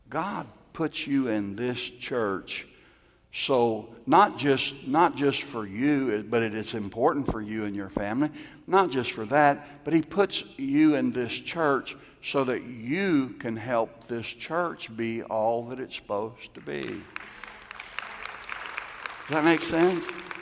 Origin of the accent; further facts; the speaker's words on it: Galveston, Texas, United States; born there; I was born in Galveston. You know, the island, the Gulf, the waves coming in, the sand beaches.